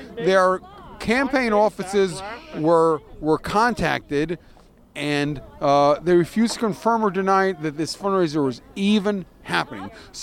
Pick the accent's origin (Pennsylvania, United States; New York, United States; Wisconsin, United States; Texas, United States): New York, United States; Ballston Spa; I'm from Boylston Spa in Saratoga County, which is in the 21st District